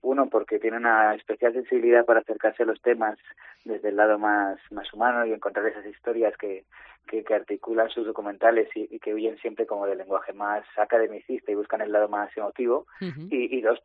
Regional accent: Valladolid, Castile and León, Spain; muy muy contentos de volver a Valladolid, que como sabes es mi tierra

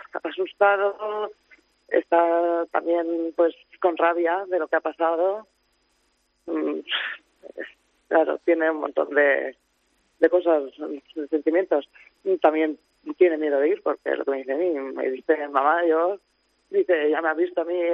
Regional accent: Betxí, Valencian Community, Spain; No, nosotros no somos de Villarreal.

